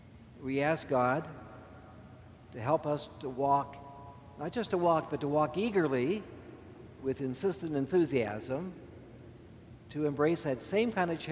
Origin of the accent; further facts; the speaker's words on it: Concordia, Kansas, United States; And in my hometown of Concordia, Kansas, I grew up living over the mortuary.